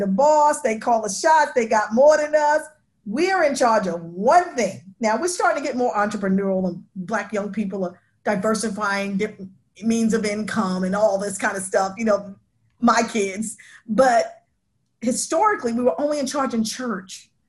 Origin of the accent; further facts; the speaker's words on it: New York, United States; When I moved south, I didn't understand why Black people were so scared of white people. I'm a New Yorker.